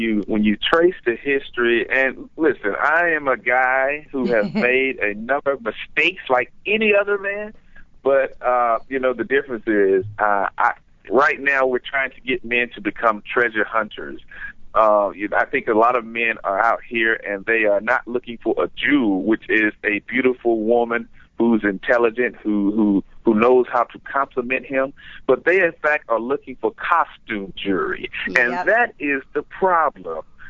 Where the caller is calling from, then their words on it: Atlanta, Georgia, United States; I'm in Atlanta, Georgia today.